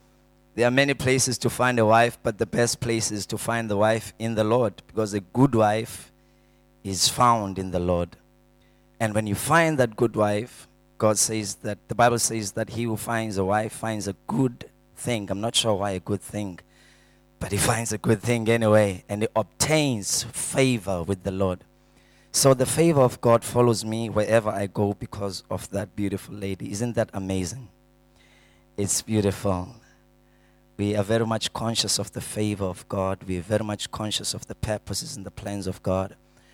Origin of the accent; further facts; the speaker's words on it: Uitenhage, Eastern Cape, South Africa; I'm actually from Uitenhage. I was born in Uitenhage. I grew up in Uitenhage.